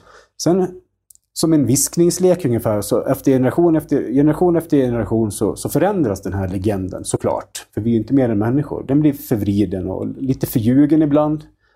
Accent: Sweden; Vi växte upp liksom i Sverige under en tid då ingenting var farligt i princip.

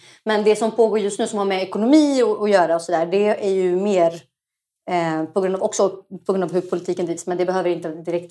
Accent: Stockholm County, Sweden; accent: Stockholm; hon tror hon är 08 för att jag pratar stockholmska

